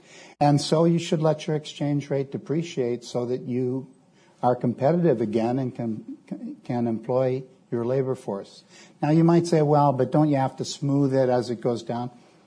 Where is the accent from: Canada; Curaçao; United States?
Canada; As a Canadian, I know that that's not true.